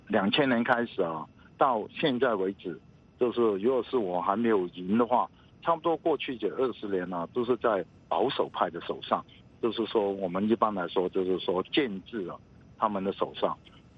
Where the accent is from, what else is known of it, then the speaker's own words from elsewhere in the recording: Hong Kong; 我赢了第一个感觉就是说我们香港人还是有希望，我们香港人还是没有放弃